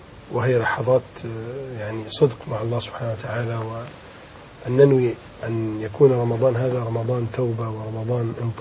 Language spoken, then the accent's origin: Arabic; Egypt; يا رب اجعل بلدنا مصر آمنة مطمئنة،